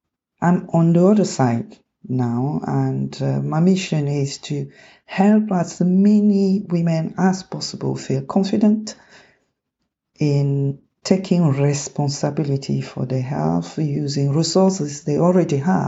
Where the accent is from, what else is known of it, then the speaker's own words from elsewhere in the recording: Cameroon; I am originally from Cameroon in Central Africa.